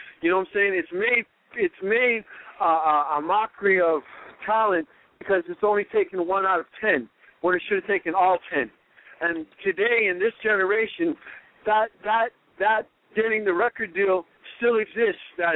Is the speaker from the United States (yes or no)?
no; Canada; You know, I'm from Canada, and I grew up listening to you.